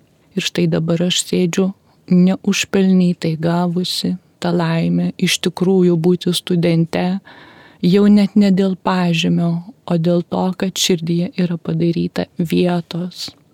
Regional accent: Anykščiai, Utena County, Lithuania; now in Vilnius, Lithuania; Ir tai yra Anykščiai, tai yra mano gimtasis miestas, mano amžinosios meilės miestas, nors didžiąją gyvenimo dalį jau gyvenu Vilniuje, kuris irgi yra labai brangus, kuriame 3 kartus tapau mama, esu 3 vaikų mama, jau 26 metus esu mama

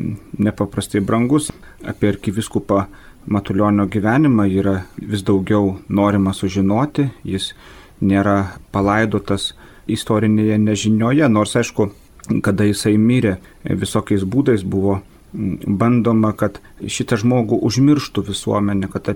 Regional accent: Molėtai, Utena County, Lithuania; aš augau Molėtuose

